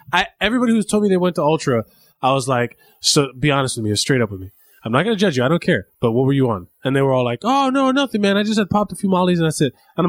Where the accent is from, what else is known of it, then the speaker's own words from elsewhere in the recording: Miami, Florida, United States; I'm from Miami. We don't know what those are.